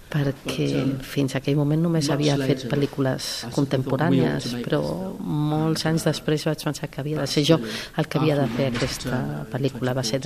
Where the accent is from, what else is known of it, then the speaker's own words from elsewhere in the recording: Manchester, North West England, United Kingdom; Jo vaig créixer a Manchester, on tot va succeir